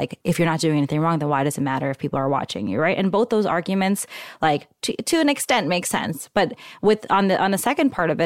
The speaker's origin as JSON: {"language": "English", "region": "New York", "country": "United States", "lives_now": "Bay Area, United States", "said": "so yeah, I live in the Bay Area. I'm from New York, right? Like, largely diverse cities, right?"}